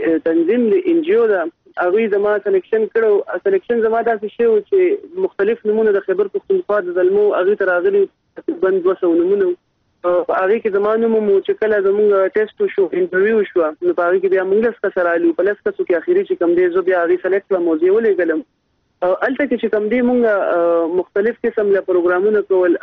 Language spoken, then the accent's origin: Pashto; Mardan, Khyber Pakhtunkhwa, Pakistan; زه د مردان د سیمې سره تعلق لرم او موږ پښتانه یو